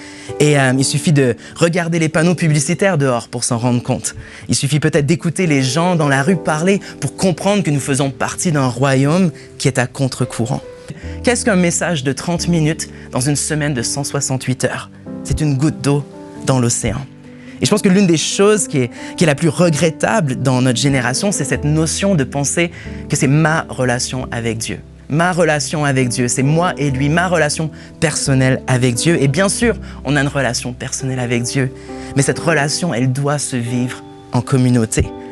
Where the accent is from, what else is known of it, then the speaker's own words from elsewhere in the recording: Canada; now in France; Je suis originaire du Canada, donc bien sûr, je suis citoyen français maintenant depuis plus d'un